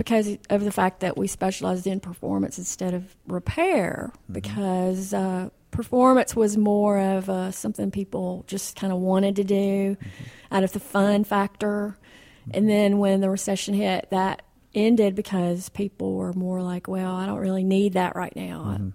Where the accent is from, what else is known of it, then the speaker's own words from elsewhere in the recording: the South, United States; accent: Southern; because we're from the South and mm-hmm. we have a Southern accent.